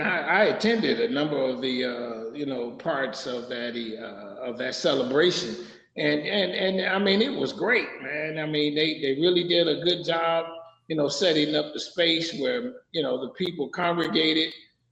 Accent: Detroit, Michigan, United States; And I had to defend Detroit, you know. Mm-hmm. Where you from? I'm from Detroit.

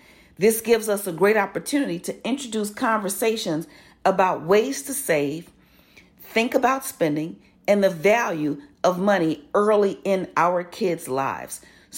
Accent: Chicago, Illinois, United States; I'm always, always very excited to talk about it right here locally in my hometown, Chi-Town, where I grew up.

